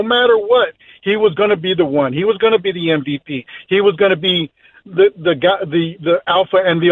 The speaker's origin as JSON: {"language": "English", "town": "Chicago", "region": "Illinois", "country": "United States", "tie": "born or raised there", "said": "I grew up in Chicago, 40 years, lived there, was there for the championships"}